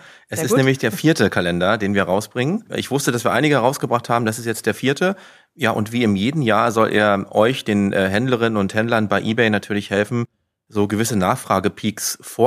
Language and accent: German; Berlin, Germany; Ich bin übrigens gar kein Karnevalstyp, ich komme aus Berlin.